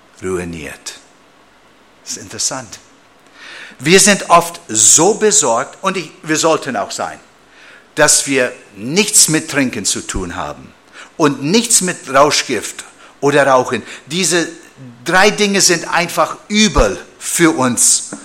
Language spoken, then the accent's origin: German; Canada; German is a second language; Oder bei uns in Kanada, in BC oder in Alberta